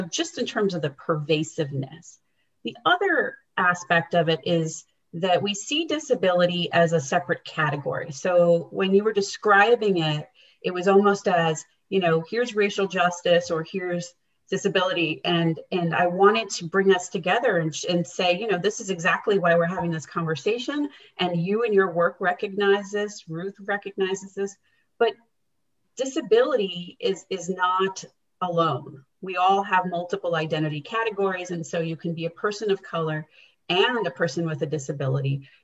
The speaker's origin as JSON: {"language": "English", "region": "New York", "country": "United States", "tie": "born or raised there", "said": "I am a first gen, come from an immigrant household. And so growing up in New York in the Bronx, I had to, at a very young age, get involved in trying to help my parents navigate a system that was incredibly complex."}